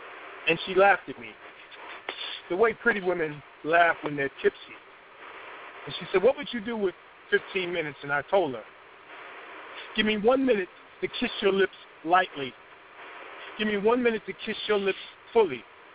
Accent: Chicago, Illinois, United States; I'm from Chicago, so we cheated politics like that.

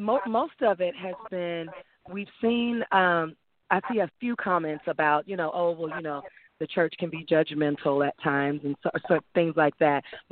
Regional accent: Memphis, Tennessee, United States; Well, I'm from Memphis, Tennessee, so for me, I was automatically there.

